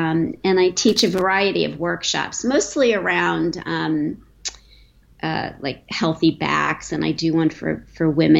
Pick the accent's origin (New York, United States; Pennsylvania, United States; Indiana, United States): New York, United States; East Meadow; moved away as an adult; I grew up on Long Island in East Meadow.